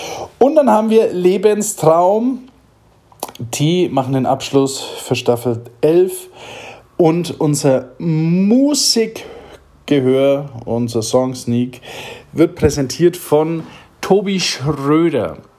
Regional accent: Bavaria, Germany; Ja, freilich bin ich ein stolzer Franke.

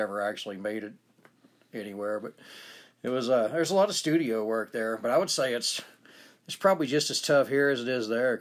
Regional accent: Atlanta, Georgia, United States; And I, like I said, I'm from Atlanta, so I'm familiar with how, you know, there it's different.

